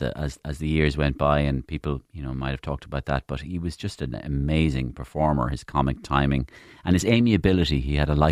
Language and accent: English; Waterford, Munster, Ireland; I mean, I grew up in Waterford